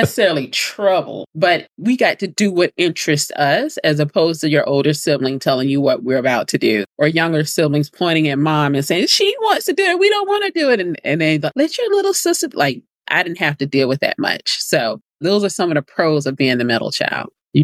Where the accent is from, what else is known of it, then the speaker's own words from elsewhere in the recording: South Carolina, United States; My home state of South Carolina was hit by a hurricane when I was 12.